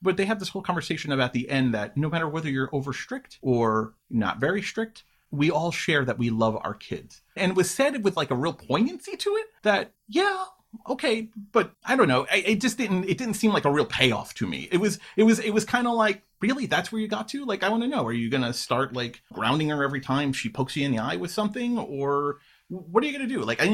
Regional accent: Queens, New York, United States; You know, I grew up in Queens, New York, which is not a place I would ever let Tom roam the streets of today.

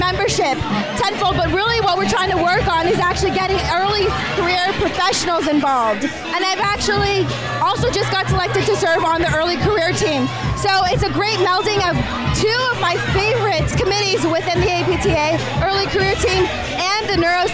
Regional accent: San Francisco, California, United States; I am live from San Francisco.

